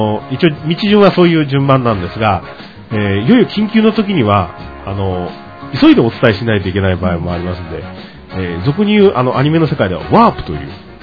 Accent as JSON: {"language": "Japanese", "region": "Yamaguchi", "country": "Japan", "tie": "born or raised there", "said": "まあ自分の地元の山口県とはいえ"}